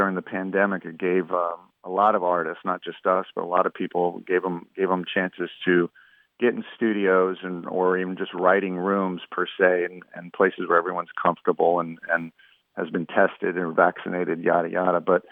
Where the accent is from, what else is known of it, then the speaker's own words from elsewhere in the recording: Virginia, United States; I was still from Virginia, and they were still from Britain.